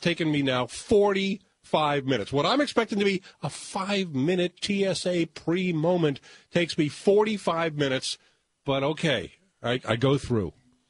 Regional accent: United States; because I'm an American boy, and I'm still growing.

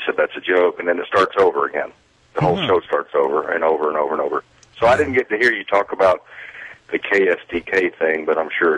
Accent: Texas, United States; I'm from Texas. But I don't understand.

